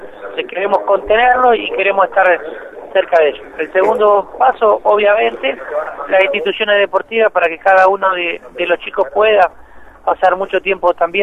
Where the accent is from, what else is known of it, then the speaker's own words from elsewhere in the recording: La Pampa, Argentina; Soy de La Pampa, claro. Conozco todo lo que pasa en el interior